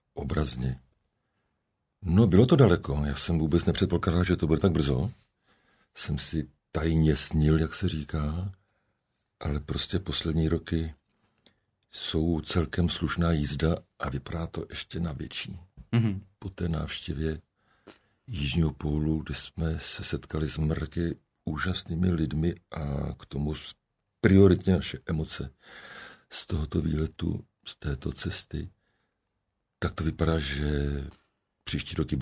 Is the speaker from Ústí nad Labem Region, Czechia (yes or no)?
yes; Chabařovice, Ústí nad Labem Region, Czechia; Já jsem hrdý Vidíječan, vesničan, ve zvízky mezi Ústím nad Labem a Teplicemi a to městečko, vesnička, se jmenuje Chabařovice.